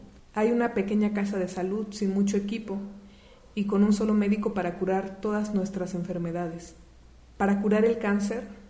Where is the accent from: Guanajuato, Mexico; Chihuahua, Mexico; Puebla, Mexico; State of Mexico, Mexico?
Puebla, Mexico; Tepetzalan; Yo soy de Tepetzalan y allá, en la Sierra Nororiental de Puebla, donde hay cerros, cafetales, maizales y grutas, antes ahí volaban los quetzales y hoy vivimos los macehualmi.